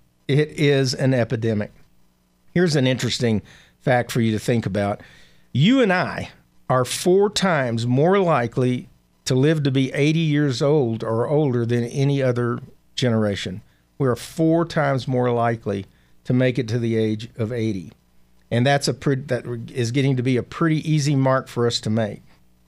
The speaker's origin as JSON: {"language": "English", "region": "Arkansas", "country": "United States", "said": "We're weird in the South. I'm from Arkansas."}